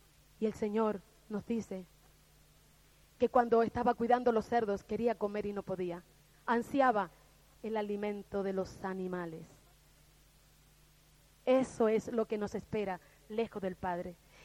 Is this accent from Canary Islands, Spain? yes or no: yes; Canary Islands, Spain; Quizás yo estoy más de lejos de la casa del Padre que estoy ahora mismo lejos de mi tierra canaria.